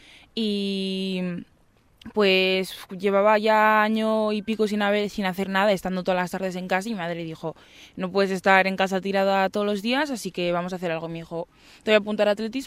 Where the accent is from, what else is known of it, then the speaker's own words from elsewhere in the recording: Spain; soy una persona que se ha criado aquí, que llevo toda mi vida aquí, que soy española